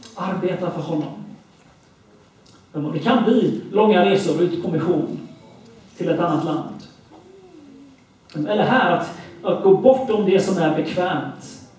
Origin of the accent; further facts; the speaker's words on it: United Kingdom; now in Sweden; Jag växte upp i Storbritannien.